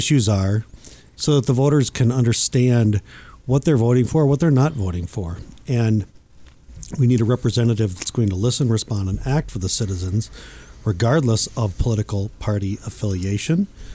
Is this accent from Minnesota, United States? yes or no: yes; Austin, Minnesota, United States; I'm from Austin. I grew up in Austin High School and graduated from Austin High School.